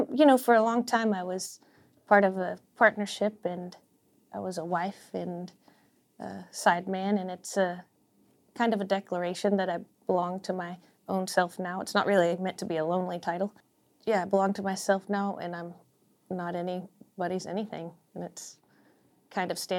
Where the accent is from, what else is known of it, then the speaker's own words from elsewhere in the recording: Lubbock, Texas, United States; also born or lived in Mineral Wells; So I have to say … I'm from Lubbock and Mineral Wells, Texas.